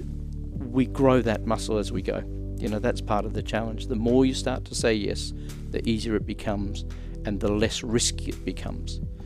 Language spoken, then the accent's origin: English; Western Australia, Australia; I grew up in the Pilbara, so I loved getting out in the bush and exploring